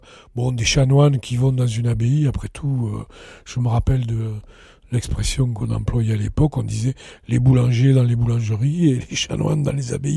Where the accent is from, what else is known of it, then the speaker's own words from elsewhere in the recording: Toulouse, Occitanie, France; j'ai 72 ans, j'habite à La Grâce, j'y vis depuis plus de 50 ans, je suis toulousain. Je suis fils de cheminot